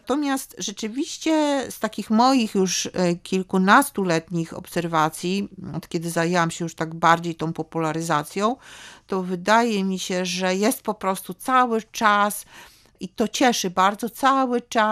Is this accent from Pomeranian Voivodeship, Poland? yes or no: yes; Pomeranian Voivodeship, Poland; Czuję się, zawsze mówię, że jestem z Trójmiasta, jestem z Pomorza Gdańskiego, czuję się z Pomorza.